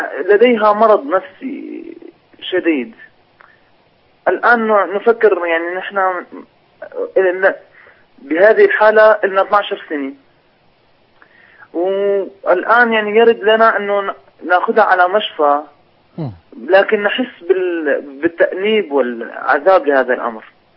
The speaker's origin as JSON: {"language": "Arabic", "country": "Syria", "said": "أنا من سوريا."}